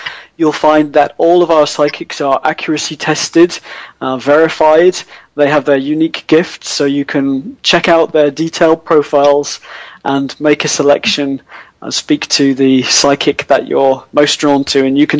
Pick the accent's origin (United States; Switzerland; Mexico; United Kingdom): United Kingdom; I'm from Britain, so you know, you've never seen a snake in Britain, unless it's an adder snake.